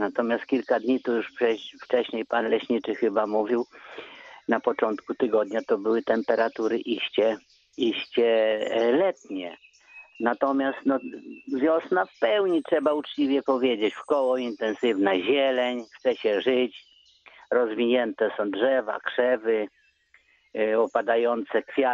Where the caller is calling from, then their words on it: Zamość, Lublin Voivodeship, Poland; u nas w Zamościu pogoda, no iście wiosenna